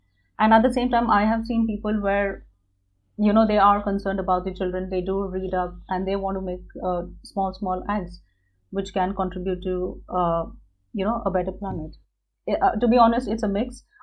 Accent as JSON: {"language": "English", "country": "India", "said": "I'm from India, and I've been brought up with the value that, you know, when you cook food, you should cook in a good mood."}